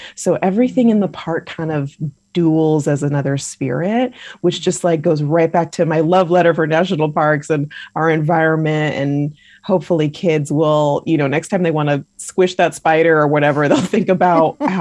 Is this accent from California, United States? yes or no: yes; California, United States; as a Californian, I'm very lucky to have gone to all of our national parks that are so beautiful.